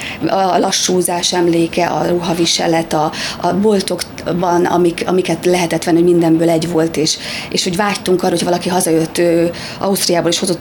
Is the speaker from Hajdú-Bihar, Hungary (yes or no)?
yes; Hajdúböszörmény, Hajdú-Bihar, Hungary; Addig egy teljesen átlagos hajdúböszörményi családtagja voltam, Bud Spencer filmeken nőttem föl